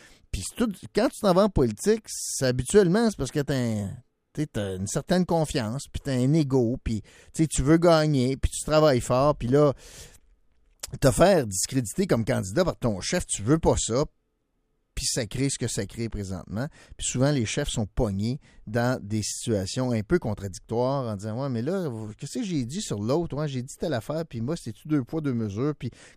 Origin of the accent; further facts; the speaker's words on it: Quebec, Canada; Puis chez nous, en Outaouais